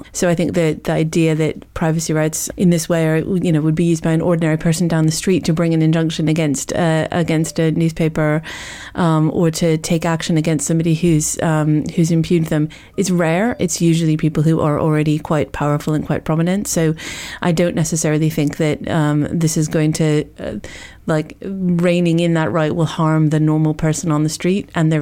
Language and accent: English; United States; originally I'm American, and in America, the balance is quite different in terms of how the media operates.